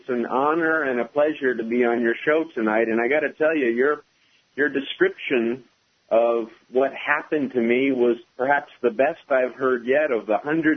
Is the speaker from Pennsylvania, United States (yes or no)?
no; California, United States; Yeah, I'm from California, and I'm in San Diego right now. But, okay. You know, we were a Navy family, Joshua. We moved around a lot, but we always came back to San Diego.